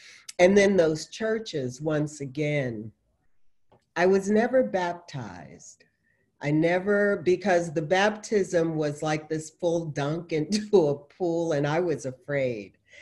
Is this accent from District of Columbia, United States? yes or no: yes; Washington, District of Columbia, United States; also born or lived in Ohio; I was born in Ohio. When I came to live with my parents, who had by that time moved to Washington, D.C., which is where I was raised, they were not churchgoers, church people, or anything.